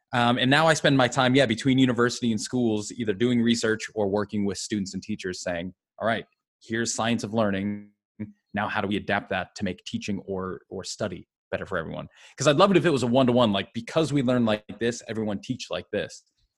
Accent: United States; moved away; So I'm from the States originally. And then I was a teacher originally back in when I lived in the West Coast, so LA, Seattle.

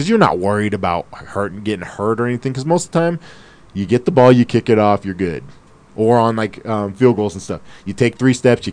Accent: American Fork, Utah, United States; I grew up in American Fork.

